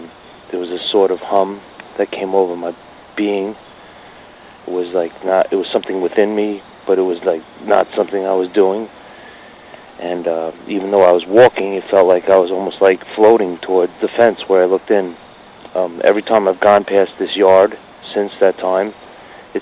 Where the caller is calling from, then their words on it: New York, United States; I'm calling from New York.